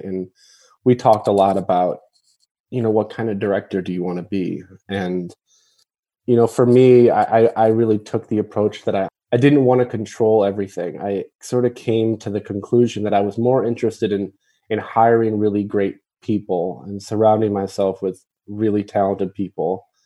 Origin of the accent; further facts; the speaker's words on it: Ann Arbor, Michigan, United States; You know, I grew up in Ann Arbor. I think my first job ever was at Burger King, worked at Subway.